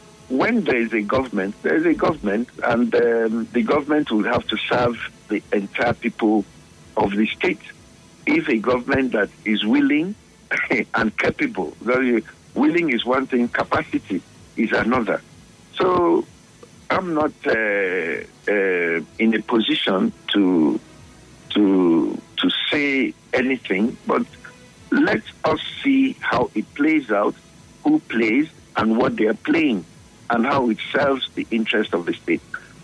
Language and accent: English; Rivers, Nigeria; we are Rivers people. We are not suddenly from Antarctica or Angola. We are Rivers people. And Rivers State is still our biggest concern.